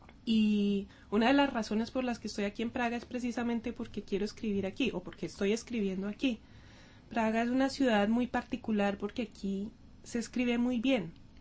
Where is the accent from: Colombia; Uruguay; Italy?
Colombia; born there; now in Czech Republic; Sí, yo nací en Colombia, mi madre es checa, mi padre es colombiano y, bueno, también soy checa debido a la nacionalidad de mi madre. Pero a veces estoy en Colombia y a veces estoy aquí en la República Checa.